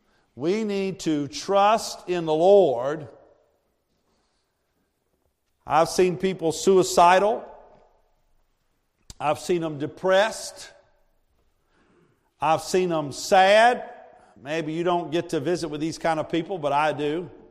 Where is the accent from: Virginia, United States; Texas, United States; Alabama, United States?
Virginia, United States; moved away as an adult; I came from Virginia. I was making $30,000, $40,000 when I left Virginia. I came here and I was making $12,000. Kansas economy.